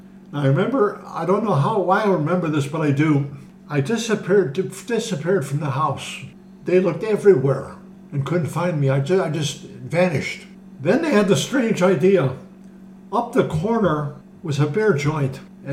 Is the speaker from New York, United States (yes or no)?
no; Lyndhurst, Ohio, United States; Lyndhurst, Ohio.